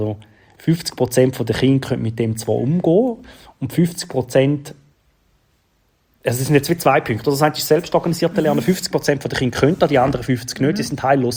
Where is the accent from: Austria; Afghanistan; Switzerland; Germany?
Switzerland; Eastern Switzerland; Wir haben bei uns in der Ostschweiz zum Beispiel jetzt die grosse IT-Bildungsoffensive